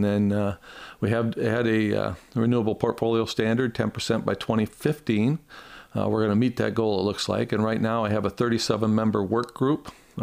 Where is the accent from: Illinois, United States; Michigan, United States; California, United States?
Michigan, United States; Battle Creek; I grew up in Battle Creek. I graduated from Battle Creek Central and went to Keller Community College.